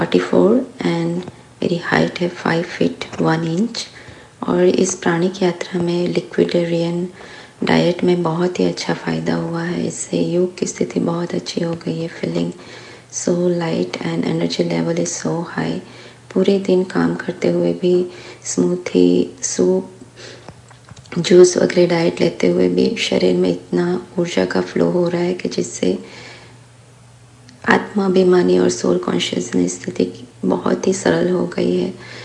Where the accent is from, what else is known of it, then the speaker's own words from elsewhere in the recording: Winnipeg, Manitoba, Canada; मैं Winnipeg Canada से हूँ। मेरा वेट है 54 किलो, और एज है 44